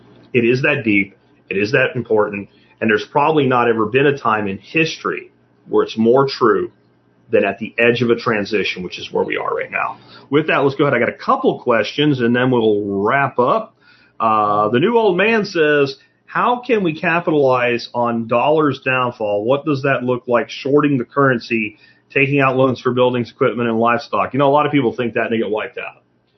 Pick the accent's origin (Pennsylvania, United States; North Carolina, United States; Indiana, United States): Pennsylvania, United States; Pottsville; that my hometown is at the top of the list for shit like that. I've been told you can't walk down Main Street in Pottsville now without walking by two or three people dealing heroin.